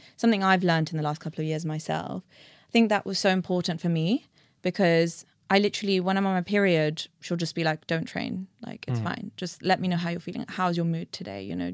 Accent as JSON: {"language": "English", "country": "India", "said": "I am an Indian woman myself"}